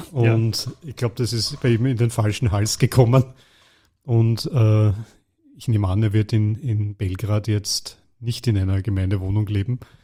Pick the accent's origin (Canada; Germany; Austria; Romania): Austria; was ich als Österreicher auch sehr gehofft habe.